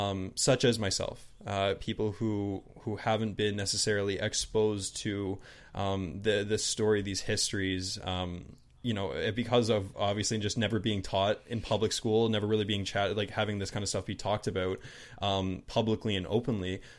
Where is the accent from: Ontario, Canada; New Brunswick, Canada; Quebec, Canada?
New Brunswick, Canada; living in a sheltered white town here down in southern New Brunswick.